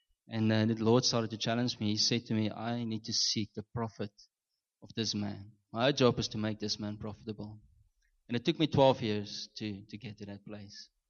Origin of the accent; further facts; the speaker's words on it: Namibia; now in South Africa; I come from Namibia, and when I came to South Africa, I always had this thing in my heart for going back